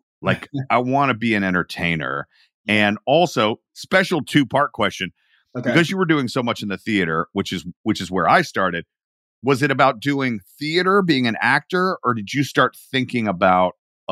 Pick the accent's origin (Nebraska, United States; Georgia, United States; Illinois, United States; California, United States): Georgia, United States; Atlanta; And I mean, it's very different now, but I grew up in Atlanta.